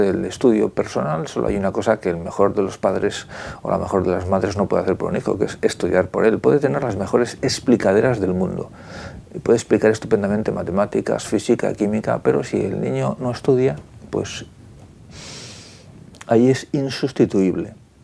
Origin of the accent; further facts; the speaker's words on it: Vigo, Galicia, Spain; yo soy de Vigo